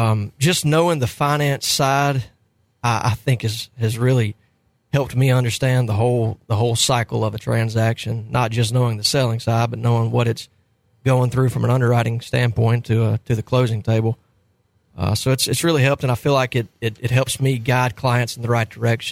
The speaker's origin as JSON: {"language": "English", "region": "Georgia", "country": "United States", "tie": "born or raised there", "said": "Well, growing up in South Georgia, if you didn't like to hunt or fish, you were going to be pretty bored."}